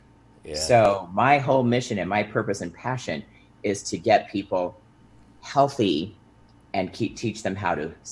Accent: Huntington Beach, California, United States; my big event coming up in Huntington Beach, California, my hometown where I went to high school.

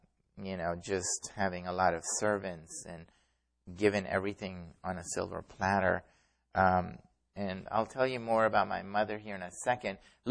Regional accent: Pakistan; So I grew up in Pakistan.

